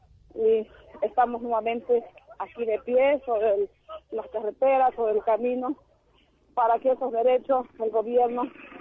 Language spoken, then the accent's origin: Spanish; Bolivia; queremos recordarle primero que están nuestros derechos constitucionales como bolivianos